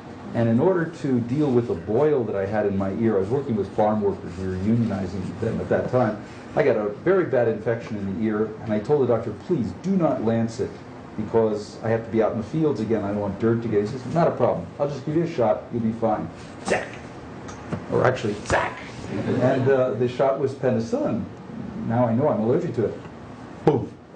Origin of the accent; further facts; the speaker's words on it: San Francisco, California, United States; I'm from San Francisco. This was up in Tracy.